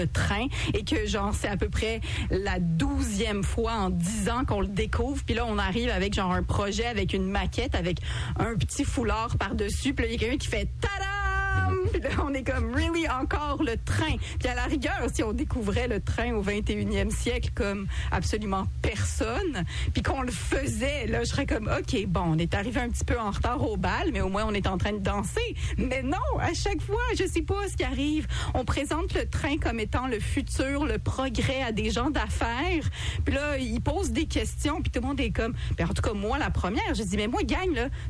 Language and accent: French; Quebec, Canada; en tant que Canadienne/Québécoise.